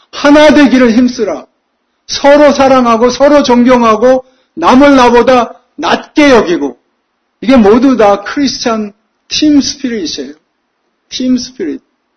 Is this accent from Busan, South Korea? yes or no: no; Seoul, South Korea; 저는 어렸을 때 서울 전두리에 살았는데 제가 어릴 때는 서울에도 논과 밭이 있었습니다.